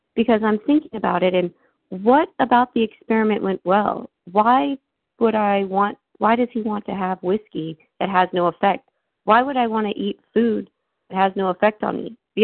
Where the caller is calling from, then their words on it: Florida, United States; I'm calling from Florida.